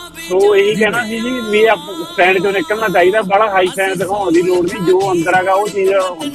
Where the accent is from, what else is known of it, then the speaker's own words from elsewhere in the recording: Punjab, India; ਨਾਲੇ ਸਾਡਾ ਜ਼ਿਲ੍ਹਾ ਜਿਹੜਾ ਹੈਗਾ ਪਛੜਿਆ ਹੋਇਆ ਜੀ ਸਾਰੇ ਪੰਜਾਬ ਨਾਲ